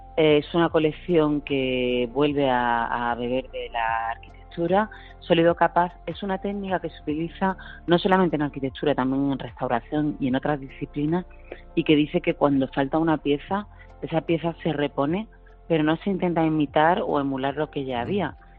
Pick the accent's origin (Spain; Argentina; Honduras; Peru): Spain; Granada, Andalusia; que es tan importante representar nuestra ciudad. Somos los únicos granadinos, sí, presentes en la pasarela